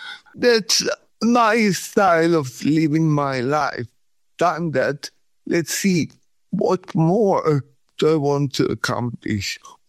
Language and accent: English; Sweden; now in Thailand; since I grew up in Sweden